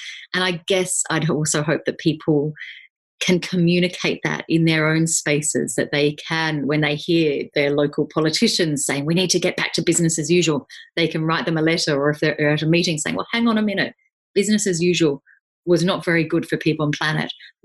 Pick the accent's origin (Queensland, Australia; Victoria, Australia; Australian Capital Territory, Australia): Australian Capital Territory, Australia; Canberra; So I grew up in Australia, in the capital city, Canberra, which is called, the nickname is the bush capital. There's hills everywhere.